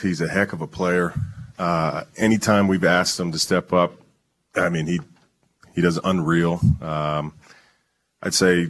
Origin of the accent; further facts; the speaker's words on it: British Columbia, Canada; Yeah, I think, even being a Canadian kid, a West Coast kid, when I see the S